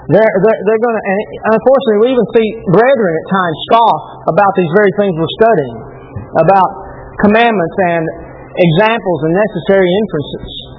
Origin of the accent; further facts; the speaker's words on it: Texas, United States; And I know for me, I grew up in North Texas, and it's 95, 98, 100, and we had buzz fans.